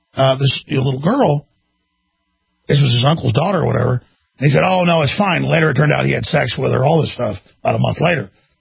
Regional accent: Dallas, Texas, United States; She later became a lawyer when I was growing up in Dallas.

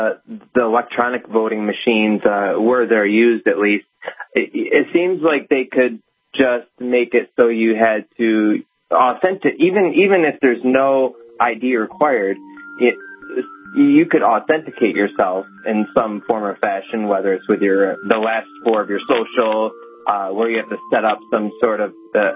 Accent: New York, United States; my home state of New York

